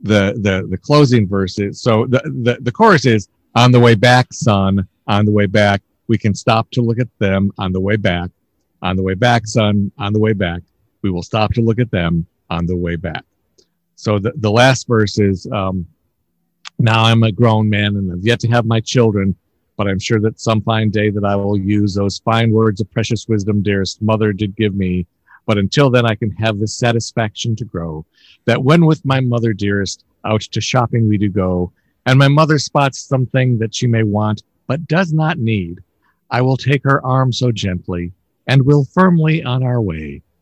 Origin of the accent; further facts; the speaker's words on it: Illinois, United States; so my mom was born and raised in Chicago, and even though I grew up in the suburbs, she liked to go shopping in Chicago